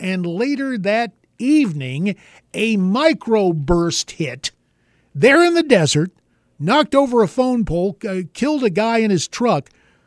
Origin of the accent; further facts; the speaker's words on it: the Carolinas, United States; now in Arizona, United States; I grew up in the Carolinas, then ended up in the desert out in Arizona